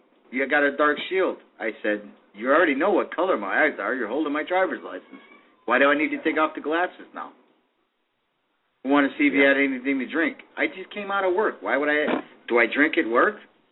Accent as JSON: {"language": "English", "town": "Chicago", "region": "Illinois", "country": "United States", "said": "No, I'm from Chicago."}